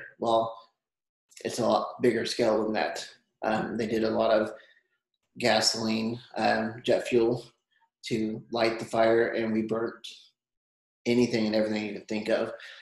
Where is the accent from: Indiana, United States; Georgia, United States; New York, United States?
Indiana, United States; Bainbridge; I was born and raised in Indiana. Bainbridge was my main area, basically Indianapolis area.